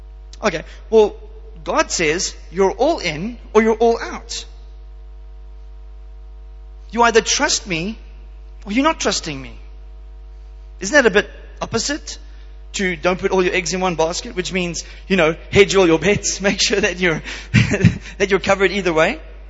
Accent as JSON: {"language": "English", "country": "South Africa", "tie": "born or raised there", "said": "as I was growing up in South Africa, life wasn't easy."}